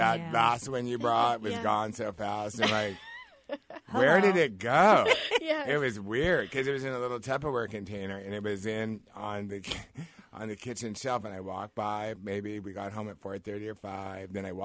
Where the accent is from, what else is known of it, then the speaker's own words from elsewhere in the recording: San Diego, California, United States; I want to wave to you. I'm from San Diego.